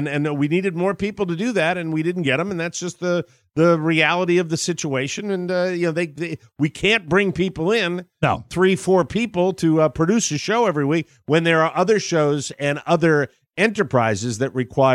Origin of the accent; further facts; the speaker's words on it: Connecticut, United States; That is my first question because I'm from Connecticut, and I was curious about that.